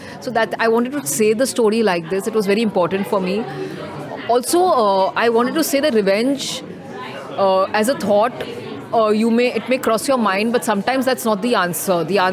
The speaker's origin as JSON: {"language": "English", "town": "Mumbai", "region": "Maharashtra", "country": "India", "tie": "born or raised there", "said": "I'm a Sardarni. I am from Bombay, born and brought up in Bombay. That's why my Punjabi is not great, which is why I'm not speaking in Punjabi. I know it, but it's not superb. My dad is from Delhi."}